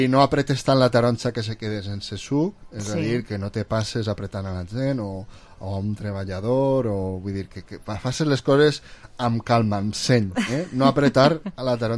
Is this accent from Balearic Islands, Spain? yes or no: yes; Balearic Islands, Spain; de Mallorca i conec vilarrealencs que viuen a Mallorca